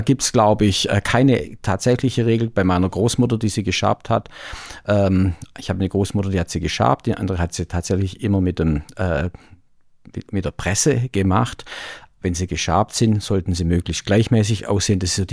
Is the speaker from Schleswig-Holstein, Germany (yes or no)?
no; Stuttgart, Baden-Württemberg, Germany; aber als Stuttgarter würde ich denken, die sagen, die Stuttgarter Spätzle sind natürlich am besten